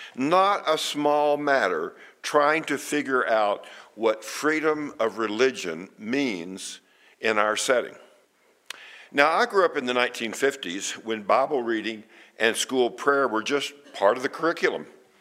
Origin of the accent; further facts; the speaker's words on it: Texas, United States; In my home state of Texas, the legislature passed a law